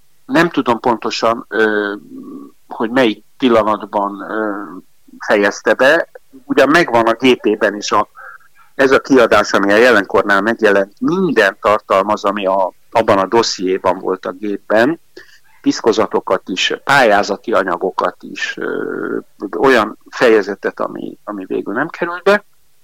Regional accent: Budapest, Hungary; born there; mondhatnám, hogy én is kelet-európai vagyok, mert itt születtem Budapesten.

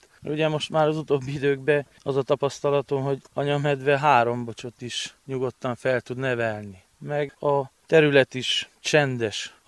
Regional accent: Székelyvaja, Mureș County, Romania; Igen, tehát a szülőfalum is a vadászterülethez tartozik.

